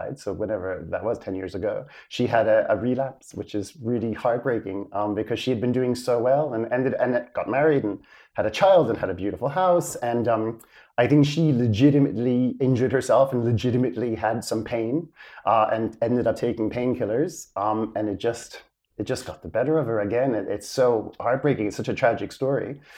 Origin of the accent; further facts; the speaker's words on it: United States; moved away; I grew up in the States. You could probably tell from the accent still hangs around, even though I've lived out of the States now more than in. In suburbia